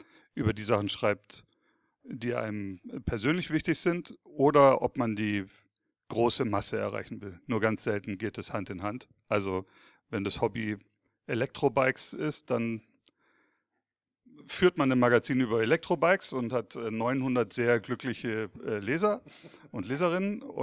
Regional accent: Schramberg, Baden-Württemberg, Germany; Also ich bin in Schramberg groß geworden, ungefähr so 80 Kilometer südlich, auf der A81, dann irgendwann im Niemandsland nach rechts weg.

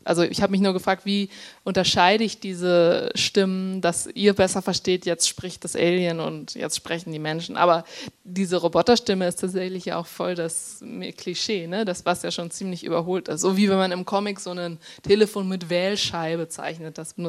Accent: Germany; dass ich auch über mich als Deutsche mir Gedanken machen musste, dass die Amerikaner mich gefragt haben, ob es in Deutschland wirklich Waschmaschinen gibt und so.

